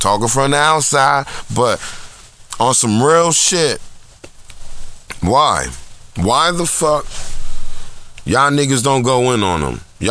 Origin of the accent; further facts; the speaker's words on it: Newark, New Jersey, United States; in Newark, cause I'm from Newark. I was born in Newark. You know what I'm saying? I used to go to Hawkins Street School and I used to live in Higher Court.